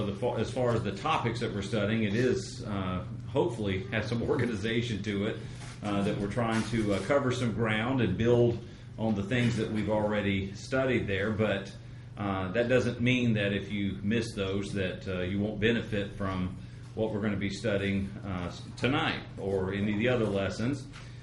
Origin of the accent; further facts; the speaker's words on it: Columbia, South Carolina, United States; I'm from Columbia, South Carolina, but I was graciously invited to come and to preach for the church here this week